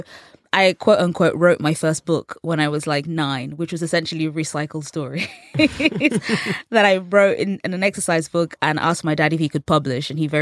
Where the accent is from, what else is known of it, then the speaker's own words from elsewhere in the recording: England, United Kingdom; for the longest time growing up in England, Friends was on television every Friday night at 9 p.m.